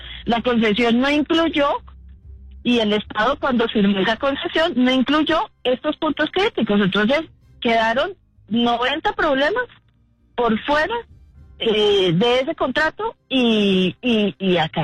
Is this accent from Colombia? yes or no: yes; Llanos Orientales, Colombia; yo soy llanera, yo viví el trauma de esta carretera de niña.